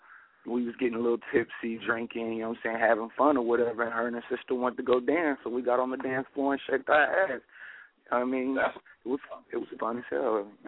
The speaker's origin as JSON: {"language": "English", "town": "Kansas City", "region": "Missouri", "country": "United States", "tie": "born or raised there", "said": "Shout out to Kansas City, Missouri, my hometown."}